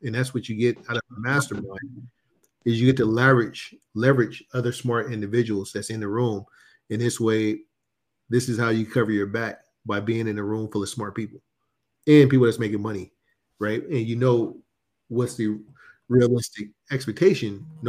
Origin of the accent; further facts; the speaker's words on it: Oakland, California, United States; I grew up in the Bay Area in Oakland